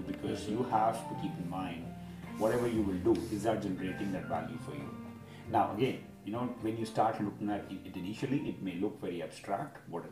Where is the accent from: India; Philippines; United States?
India; I'm born in India, made for the world. Because I think while I was born and raised in India, for the last 20 years I've been traveling around the world, all over Asia, Pacific, Europe, Africa.